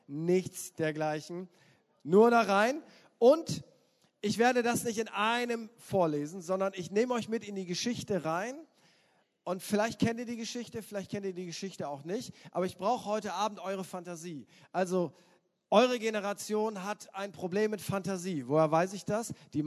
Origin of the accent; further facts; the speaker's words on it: Northern Germany, Germany; Oder, ich komme aus Norddeutschland.